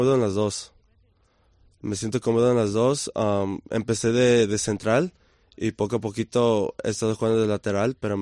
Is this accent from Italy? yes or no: no; Los Angeles, California, United States; born there; yo de hecho nací en Los Ángeles. Ah, mis okay. papás son mexicanos.